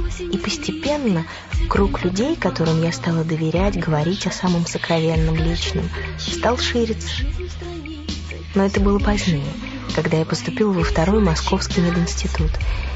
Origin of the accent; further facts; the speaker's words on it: Kamchatka Krai, Russia; moved away; also born or lived in Ukraine; Совсем маленькой судьба перебросила меня на суровую землю Камчатки.